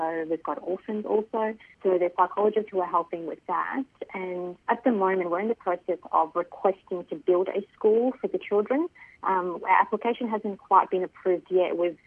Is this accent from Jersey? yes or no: no; Pakistan; now in Australia; So I was born in Pakistan, and I went to school there. We lived there until we were resettled in Australia in 2000.